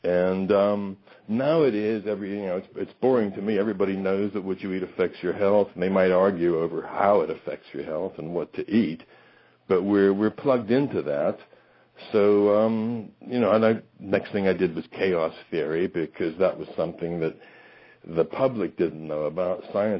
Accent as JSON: {"language": "English", "country": "United States", "said": "I'm American, I know."}